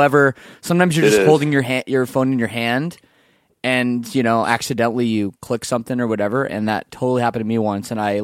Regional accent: Canada; I'm Canadian anyways. I don't get a vote

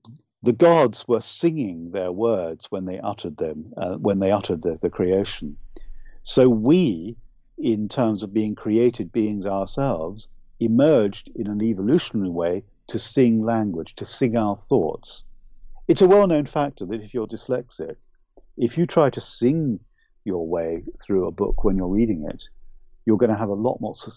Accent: United Kingdom; accent: UK accent; I'm sad to say this, but I'm Irish, but I don't have the beautiful lyrical Irish accent. I really wish I did, but it would be false of me to try and copy it. I was brought up largely in the UK, so I speak with a UK accent.

